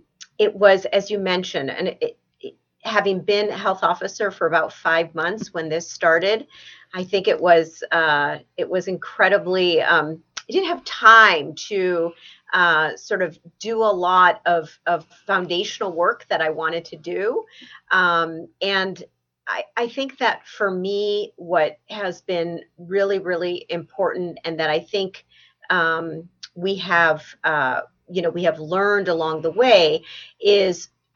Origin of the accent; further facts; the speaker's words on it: Columbus, Ohio, United States; born there; I was born in Columbus, Ohio.